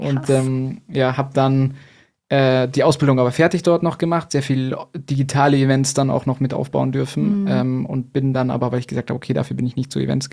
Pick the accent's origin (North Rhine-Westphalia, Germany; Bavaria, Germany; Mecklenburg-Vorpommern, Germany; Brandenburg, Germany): Bavaria, Germany; Munich; ich komme ja aus München